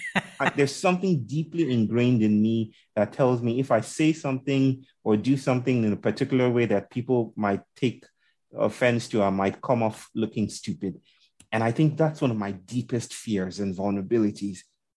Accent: Nigeria; now in India; as a Nigerian living in India. And I've lived in this country for 7 years now.

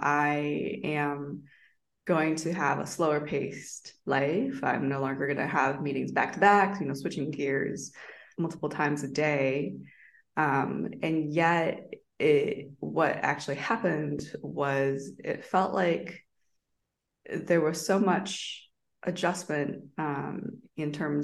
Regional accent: Canada; also born or lived in United States; now in Taiwan; as you mentioned, and I was born in Taiwan, immigrated to Canada when I was little, and then was educated in the States since grad school

